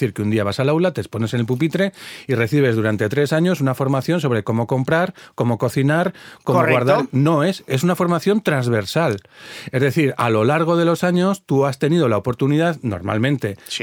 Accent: Spain; a medida que nosotros, como españoles, realizamos ese proceso de transición nutricional

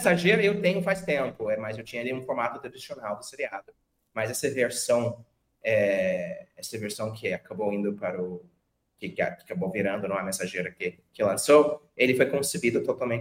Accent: United States; sou dos Estados Unidos, né? Comecei minha carreira no Brasil

